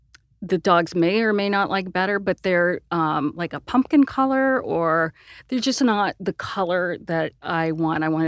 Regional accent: Sierra Vista, Arizona, United States; I grew up in a tiny podunk town of Sierra Vista, Arizona. It's a really pretty place.

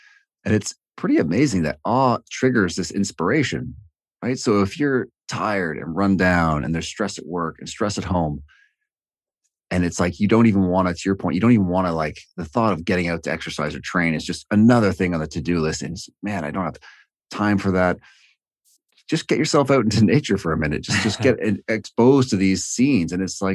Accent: Toronto, Ontario, Canada; I'm from Toronto, and going out to the West Coast

